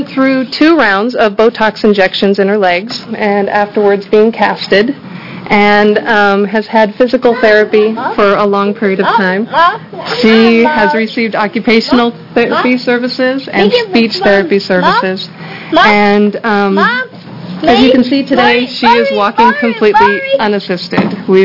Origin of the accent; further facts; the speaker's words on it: Eugene, Oregon, United States; I'm from Eugene, Oregon.